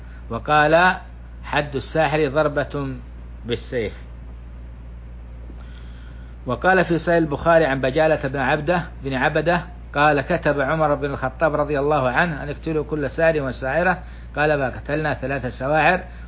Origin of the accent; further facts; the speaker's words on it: Saudi Arabia; وأن يديم على بلادنا السعودية وجميع بلدان